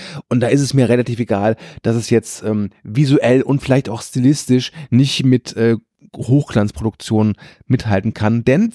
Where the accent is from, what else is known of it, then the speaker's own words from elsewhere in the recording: Rhineland, Germany; Ja, also ich bin ja Rheinländer.